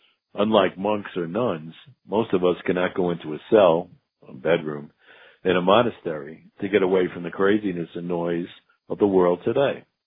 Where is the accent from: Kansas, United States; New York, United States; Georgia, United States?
New York, United States; Queens; I mention this because as a boy growing up in Queens in the 50s and 60s, I always worked